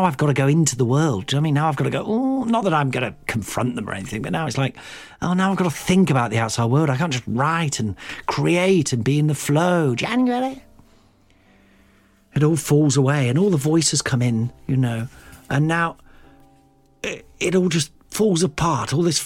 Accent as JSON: {"language": "English", "region": "Midlands", "country": "United Kingdom", "tie": "born or raised there", "said": "all the years of growing up in the Midlands in a kind of like, think you're better than us, don't you?"}